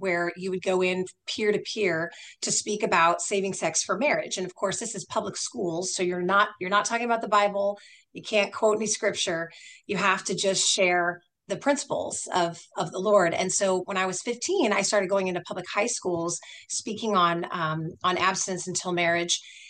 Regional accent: California, United States; I'm in Northern California, by the way, born and raised in California.

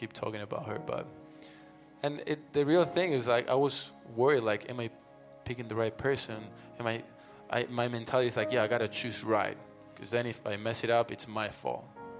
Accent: Argentina; English is a second language; now in United States; I'm from Argentina, if you couldn't tell.

